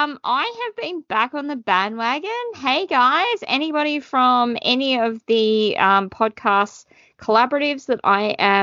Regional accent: Australia; she's Australian and we're Australian.

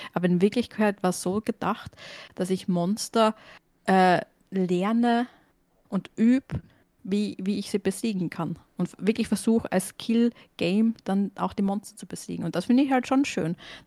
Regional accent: Austria; accent: Austrian; Also ich rede relativ österreichisch, das ist langsames Deutsch.

